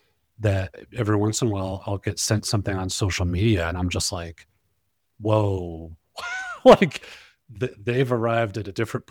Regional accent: Texas, United States; I grew up in Texas. My dad and uncles, you know, cowboy hats, handlebar mustaches.

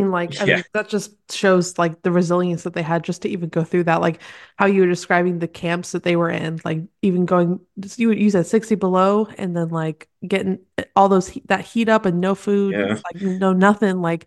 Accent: England, United Kingdom; because I'm not American, I'm English, so like I have complete ties to England

